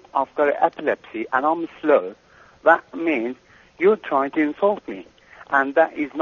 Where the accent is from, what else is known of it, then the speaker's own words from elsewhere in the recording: Iran; I'm Iranian.